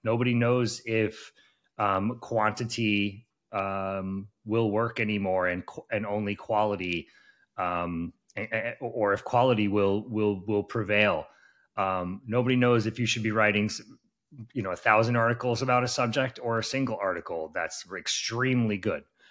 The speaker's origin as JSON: {"language": "English", "region": "New York", "country": "United States", "said": "I'm from New York. We got to know who's coming into our city."}